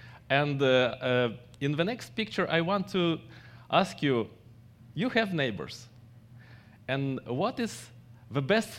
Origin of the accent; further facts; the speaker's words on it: Moldova; born there; first language Russian; English is a second language; I was born in Soviet Union, and my first language was Russian. After I studied Romanian, because I live in Moldova, our national language is Romanian, and after I studied English, so English is my third language